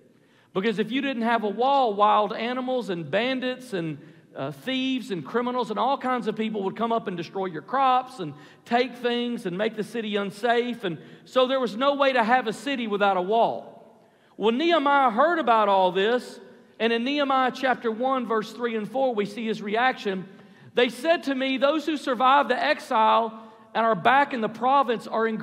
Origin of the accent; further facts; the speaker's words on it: United States; It's the product of my upbringing, and I guess, based on your sermon today, being an American.